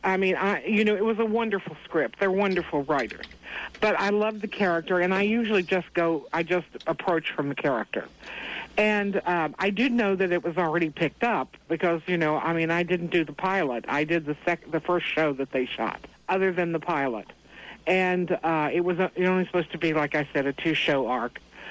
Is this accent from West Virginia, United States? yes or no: yes; West Virginia, United States; You know, I'm from West Virginia.